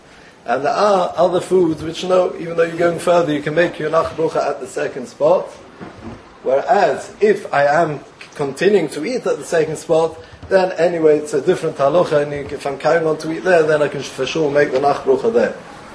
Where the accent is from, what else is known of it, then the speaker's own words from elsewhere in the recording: London, United Kingdom; now in Israel; I am born and bred in Golders Green, but I have been living in Eretz Yisroel for the last 18 years.